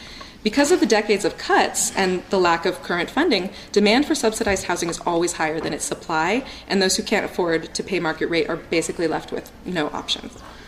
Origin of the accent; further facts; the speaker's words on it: San Francisco, California, United States; born there; I was born in San Francisco